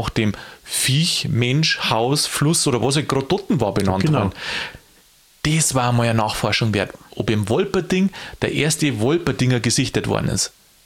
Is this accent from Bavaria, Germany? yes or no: yes; Bavaria, Germany; Und jetzt komme ich aus Niederbayern.